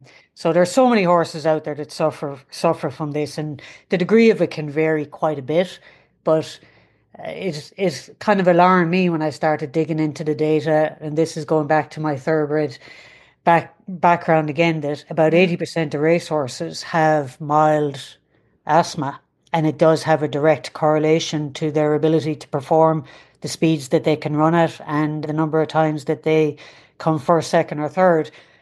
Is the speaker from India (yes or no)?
no; Ireland; now in United States; Well, you probably can tell by my accent, I'm not a native Kentuckian. I grew up in Ireland and came over here first, I believe, in 1996.